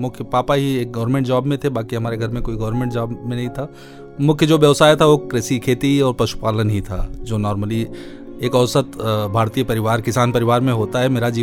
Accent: Gonda, Uttar Pradesh, India; मैं यहीं गोंडा का रहने वाला हूँ। गोंडा के पास ही एक छोटा सा विलेज है चांदपुर, वहीं का रहने वाला हूँ। मेरी शिक्षा दीक्षा भी गोंडा में ही हुई है।

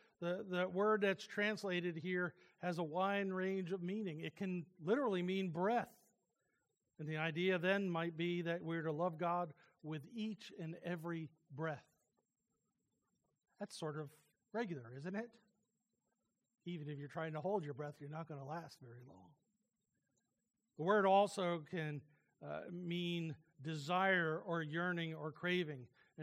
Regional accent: New Jersey, United States; Now, I grew up in New Jersey. 40% of the New Jersey population a long, long time ago was Jewish.

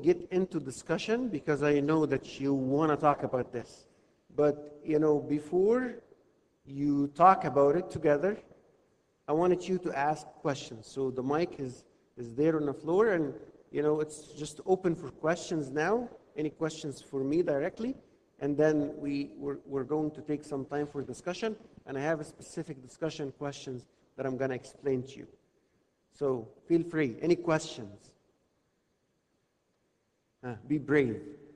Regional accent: Beheira, Egypt; English is a second language; I was raised like the first 12 years of my life, I was raised in Bahira.

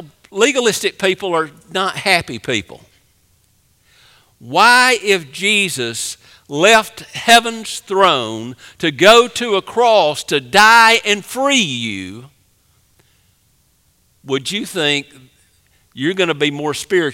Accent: the South, United States; I grew up in the South like many of you, and we have pine trees.

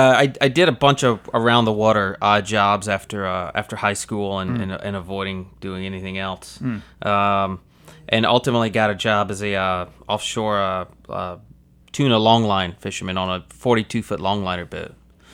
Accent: Florida, United States; And I grew up in on the Gulf of Mexico in Florida, and down there you eat mullet, and I like mullet.

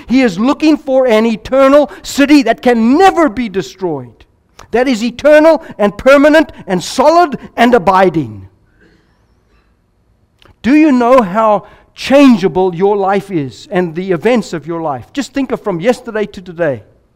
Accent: Ireland; I have in my possession some crystal from Ireland, because I'm Irish, so it's right.

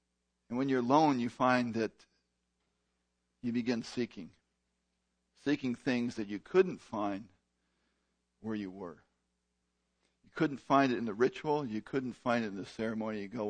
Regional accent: California, United States; Now, I'm from California. We got some good ones. Okay, we got the Mojave.

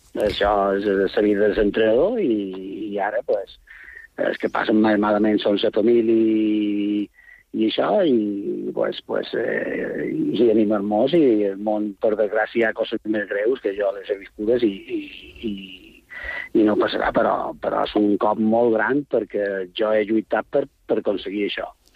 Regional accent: Porreres, Balearic Islands, Spain; el poble de Porreres, és el meu poble

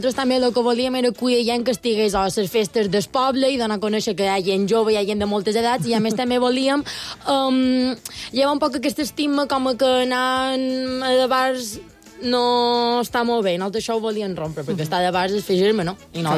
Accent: Inca, Balearic Islands, Spain; perquè jo som d'Inca

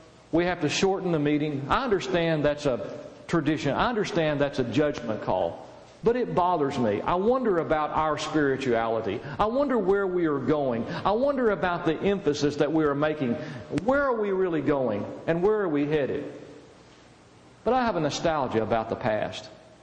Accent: Dallas, Texas, United States; I grew up in the Dallas area.

